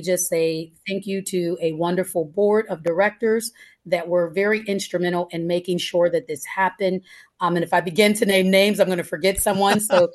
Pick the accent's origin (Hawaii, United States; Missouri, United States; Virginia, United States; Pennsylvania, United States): Pennsylvania, United States; Pittsburgh; moved away; I grew up in East Liberty, the Larmer Avenue, which has been revitalized at this point.